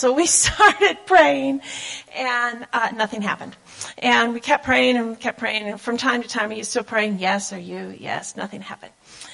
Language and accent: English; Omaha, Nebraska, United States; Way back in 2006, we're from Omaha, and we had been the head of our missions committee for 10 years at our Bible church there